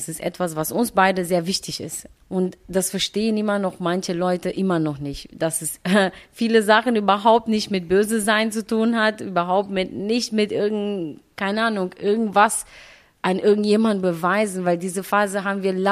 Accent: Romania; now in Paderborn, Germany; Ich sage nicht aus Paderborn, ich sage immer aus Rumänien. Und dann hat mir jemand gesagt, nee, in Deutschland. Ich so, ach so, ich so in Paderborn. Aber mich stört das auch gar nicht, wenn mich jemand fragt aus Rumänien.

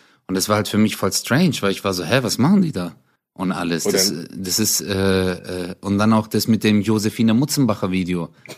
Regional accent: Hausen, Germany; ich bin ja in Hausen groß geworden, davor in Zatzenhausen, und wir haben ja zu fünft in einer Einzimmerwohnung gelebt, Bro.

